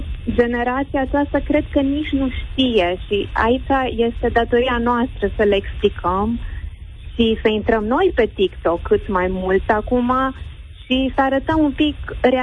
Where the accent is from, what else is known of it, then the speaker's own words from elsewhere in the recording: Timișoara, Timiș County, Romania; mai ales că suntem din Timișoara